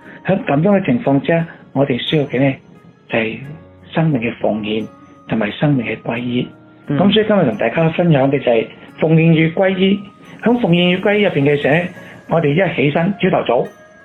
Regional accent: China; 咁所以我哋中国人有句话咁讲嘅

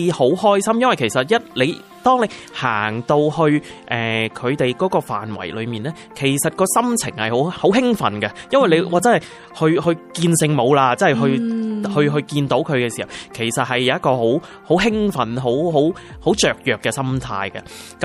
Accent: Hong Kong; 我唔系，我香港嚟噶。

